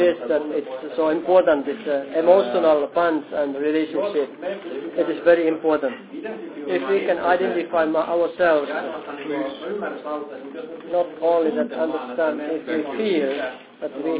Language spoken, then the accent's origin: English; Finland; Then even I came from Finland and I have blue eyes and white hair